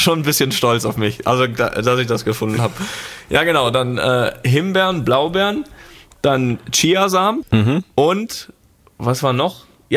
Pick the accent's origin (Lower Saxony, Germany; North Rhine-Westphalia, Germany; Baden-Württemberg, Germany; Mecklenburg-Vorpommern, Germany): Mecklenburg-Vorpommern, Germany; Rostock; Da, wo wir ja als Jugendliche in Rostock immer trainiert haben, täglich.